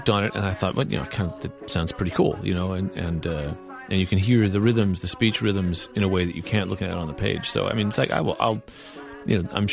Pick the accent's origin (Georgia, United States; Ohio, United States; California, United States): California, United States; I grew up in California, and I really had an allergy to confessional singer-songwriter stuff